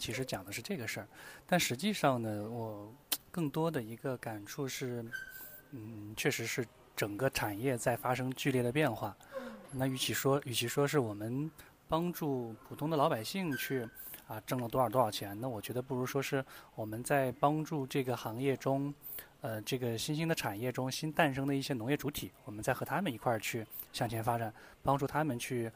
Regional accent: Wuhan, Hubei, China; 我本科是武大的嘛，啊，然后我本身又是武汉人

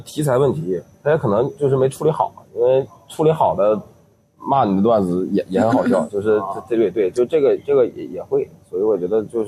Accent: Northeast China, China; 讲了几个我们东北人他妈怎么怎么地，

